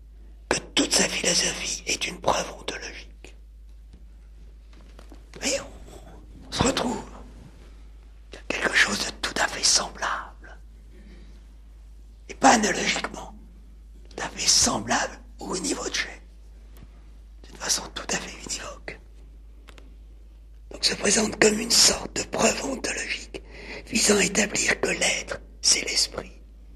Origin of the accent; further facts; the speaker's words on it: France; Parce que Hamelin, pour nous, hein, en tant que Français